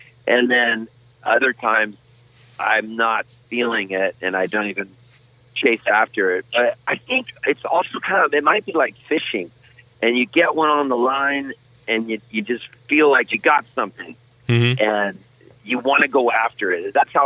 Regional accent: California, United States; moved away as an adult; also born or lived in Halifax, Nova Scotia, Canada; now in Nashville, United States; I'm a dual citizen. I was born up in Halifax, Nova Scotia, and then we moved when I was a kid to Southern California, and now I live in Nashville.

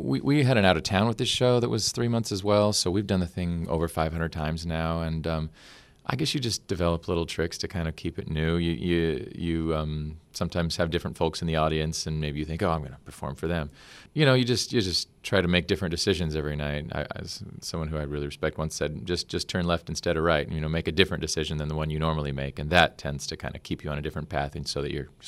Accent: Utah, United States; when I say I'm from Utah

